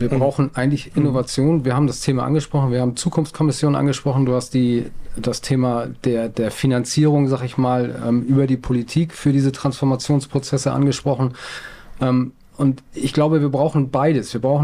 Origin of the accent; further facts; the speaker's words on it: Northern Germany, Germany; als Norddeutscher